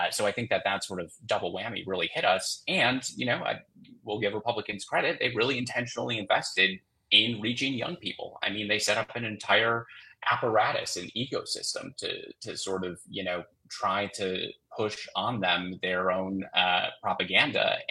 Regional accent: Two Rivers, Wisconsin, United States; as part of my hometown, you know, Facebook feed, I see, you know, like the news and information page for Two Rivers

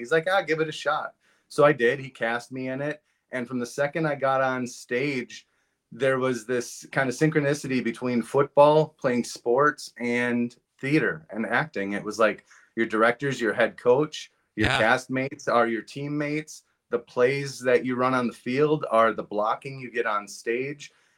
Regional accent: Marshfield, Wisconsin, United States; I mean, I'm originally from Marshfield, Wisconsin, so shout out to my hometown right away.

